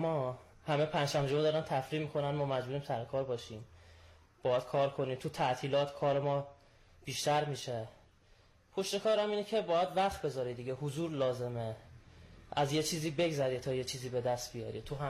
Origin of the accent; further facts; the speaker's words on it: North, Iran; بعد ما شمالی هستیم مثلاً شمالی هم اکثرا تو کار آرشگری